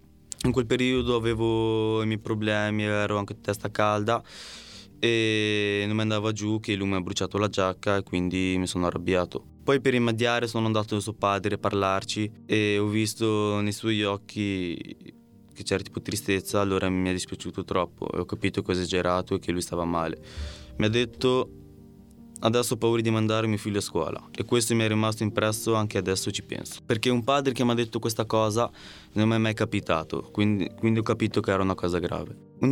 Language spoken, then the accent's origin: Italian; Trentino-Alto Adige, Italy; also born or lived in Lombardy; Sono nato in Lombardia e dopo 3 anni mi sono trasferito nel Trentino, che i due paesi non sono proprio uguali. Vivo qui da 15 anni, è il posto dove ho passato la mia vita e dove ho conosciuto i miei amici.